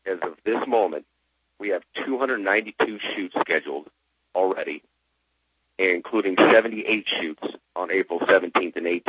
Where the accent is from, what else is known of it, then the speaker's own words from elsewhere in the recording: Ridgecrest, California, United States; There's been shoots here in my hometown of Ridgecrest.